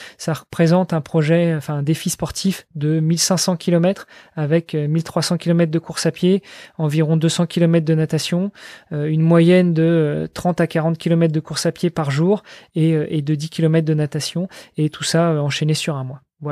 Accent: France; je suis français et je me suis dit que j'aimerais bien découvrir le paysage français.

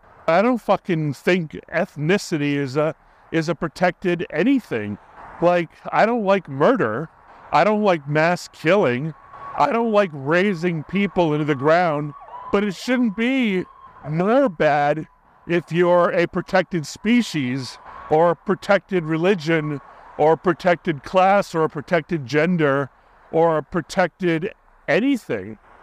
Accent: Hawaii, United States; I grew up in Hawaii. Everybody was so interested in their stupid ethnicity in Hawaii that it just became boring.

